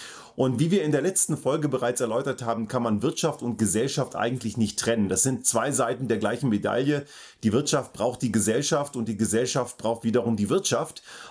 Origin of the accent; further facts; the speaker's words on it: Austria